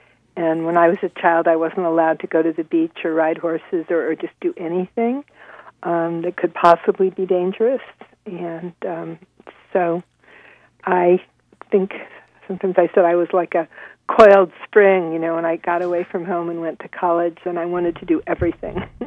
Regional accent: Chicago, Illinois, United States; I was raised in Chicago mostly by my Orthodox Jewish grandparents and my mom in a little house

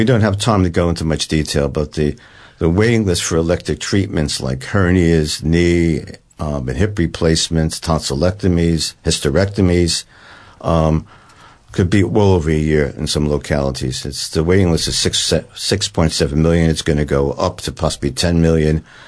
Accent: United States; the audience probably can tell I'm from the United States

